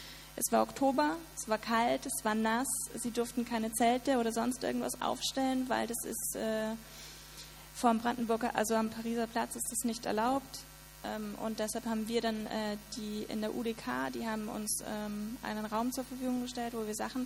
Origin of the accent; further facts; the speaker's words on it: Austria; now in Berlin, Germany; Ich konnte als Österreicherin einfach nach Berlin ziehen, einfach weil mir irgendwie ein bisschen langweilig war.